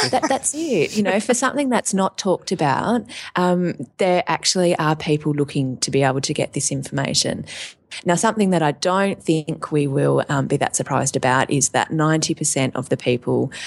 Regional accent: Australia; So just looking at visitors to the website, even though I'm Australian and the website is a .com.au web address, 40% of the people coming are from Australia.

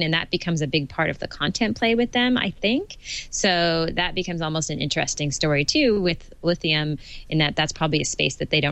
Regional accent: Canada; because I am Canadian

